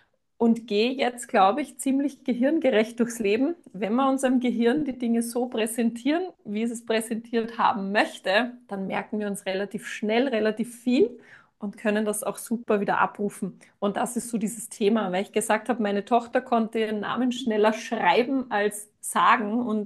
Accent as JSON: {"language": "German", "country": "Austria", "said": "bin aus Österreich. Vielleicht hört man es. Ich werde mich bemühen, schön zu sprechen und nicht in meinen Dialekt zu kippen."}